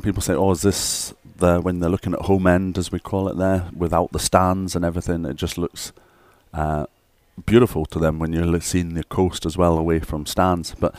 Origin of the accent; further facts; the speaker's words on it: Bahrain; moved away; I was brought up in the Middle East and played golf at a place called Awali Golf Club in Bahrain, and it was a desert course.